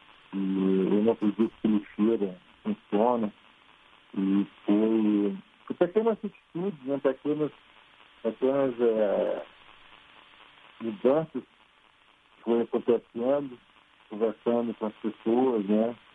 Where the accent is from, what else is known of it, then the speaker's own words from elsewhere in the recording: Brazil; now in United States; eu saí do Brasil há 25 anos atrás, né? Migrei para os Estados Unidos. Aliás, primeiro fui para a Europa, para a Inglaterra, fiquei 2 anos na Inglaterra, e depois de 2 anos eu migrei para os Estados Unidos.